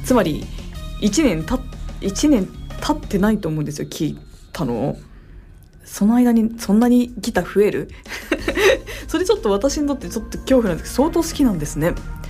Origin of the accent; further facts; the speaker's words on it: Chiba, Japan; なんか自分千葉なんですけど